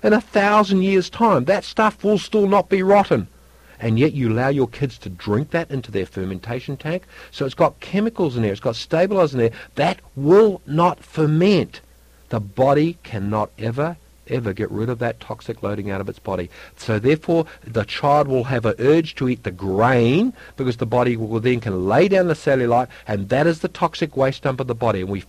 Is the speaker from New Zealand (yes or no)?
yes; New Zealand; I'm a Kiwi farmer.